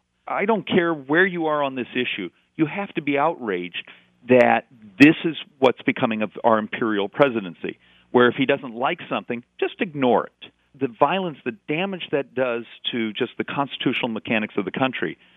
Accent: Arizona, United States; And remember, I'm from Arizona, so we are sort of ground zero

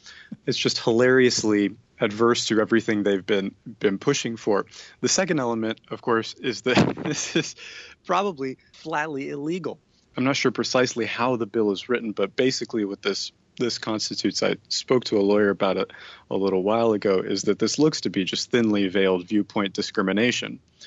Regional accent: Texas, United States; because if as a Texan I can't eat barbecue, you know.

